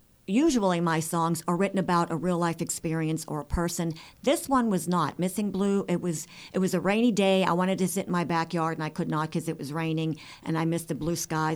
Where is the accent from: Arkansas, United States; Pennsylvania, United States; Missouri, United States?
Pennsylvania, United States; Pittsburgh; I am originally from Lawrenceville, I'm very proud to say. That's the happening place now. And I live in Stanton Heights, which is about 5 or 10 minutes from Lawrenceville.